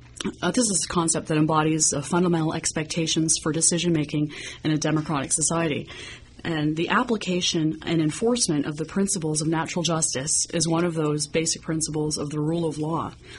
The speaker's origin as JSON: {"language": "English", "town": "Hamilton", "region": "Ontario", "country": "Canada", "tie": "born or raised there", "said": "Well, I'm here in the Hammer, born and raised in the Hammer."}